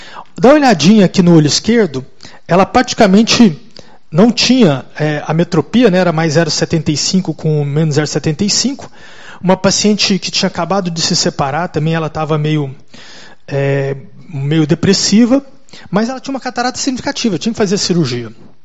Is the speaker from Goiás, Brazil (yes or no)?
yes; Goiás, Brazil; é um das pessoas mais ricas lá da minha região, lá do interior, de Goiás.